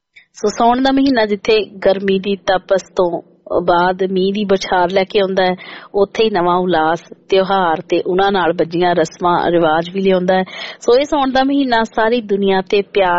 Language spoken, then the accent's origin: Punjabi; Punjab, India; ਮੈਂ ਹੁਸ਼ਿਆਰਪੁਰ ਡਿਸਟ੍ਰਿਕਟ ਤੋਂ ਬਿਲੋਂਗ ਕਰਦੀ ਹਾਂ ਤੇ ਜਿਹੜਾ ਹੁਸ਼ਿਆਰਪੁਰ ਡਿਸਟ੍ਰਿਕਟ ਹੈ ਉਹ ਤਾਂ ਵੈਸੇ ਹੀ ਚੂਹਾਂ ਦੇ ਕਰਕੇ ਬੜਾ ਮਸ਼ਹੂਰ ਹੈ